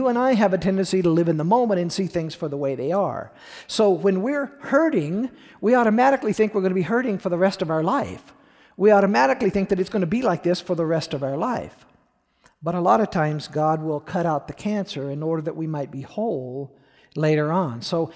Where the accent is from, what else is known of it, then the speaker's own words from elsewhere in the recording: United States; being an American is wonderful. I wouldn't want to be anything else. I wouldn't want to live anywhere else in the world.